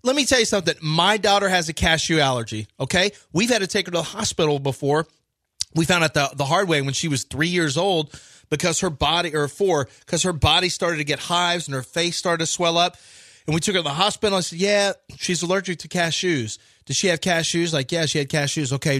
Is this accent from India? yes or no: yes; India; I'm Indian. I'm sure I'd think it's funny.